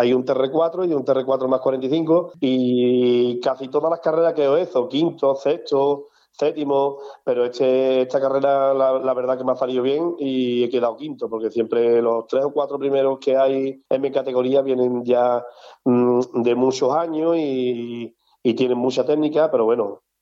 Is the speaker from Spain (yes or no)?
yes; La Puebla de Cazalla, Andalusia, Spain; desde dentro un poco nervioso porque estaba en mi pueblo y un poquillo nervioso.